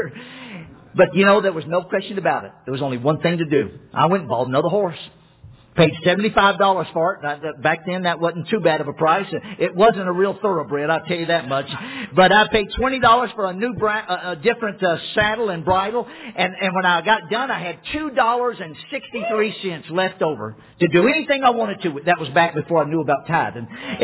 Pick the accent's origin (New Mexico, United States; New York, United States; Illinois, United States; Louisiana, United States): Louisiana, United States; I grew up down in Louisiana, right on the Texas border, and we rode in the rodeos when I was a teenage boy.